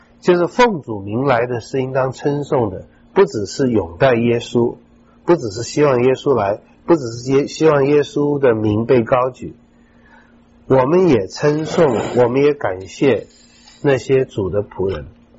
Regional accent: Taiwan; 尤其我们在台湾长大的人，我觉得不太多

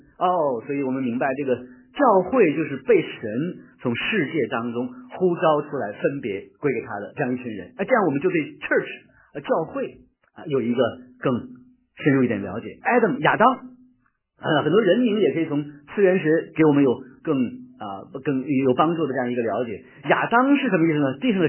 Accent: China; 那我们中国人去学什么赚便宜呢？学希伯来文啊，我希伯来文比我同学学的好

